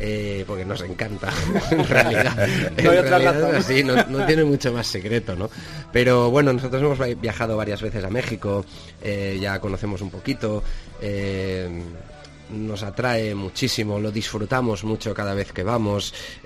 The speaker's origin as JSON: {"language": "Spanish", "country": "Spain", "said": "los que venimos de España"}